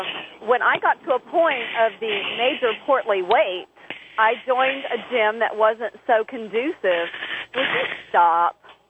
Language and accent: English; Houston, Texas, United States; now in Austin, United States; I came from Houston, Texas, moved to Austin